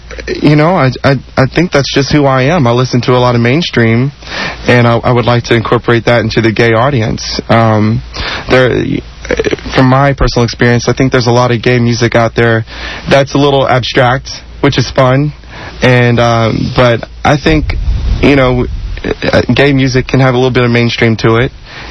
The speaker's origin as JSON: {"language": "English", "region": "Louisiana", "country": "United States", "lives_now": "Houston, United States", "said": "I'm a Southern boy. I'm from Louisiana."}